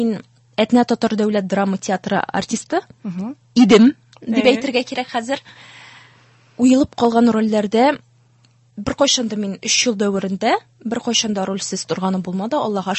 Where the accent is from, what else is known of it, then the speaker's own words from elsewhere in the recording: Berbash, Tatarstan, Russia; now in Nurma, Russia; Мин Балташ кызы, туган авылым Бербаш һәм мин моның белән бик горурланам.